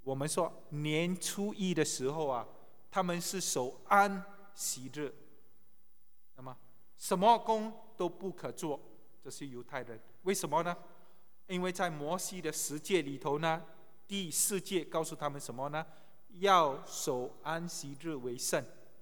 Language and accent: Chinese; China; 当然我们不是非洲的美国人，我们是中国人